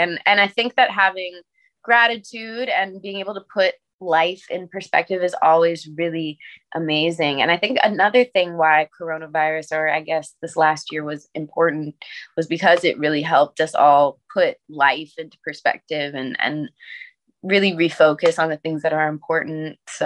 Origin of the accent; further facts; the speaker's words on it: Kentucky, United States; born there; Yeah, I was born in Kentucky. I didn't actually grow up there though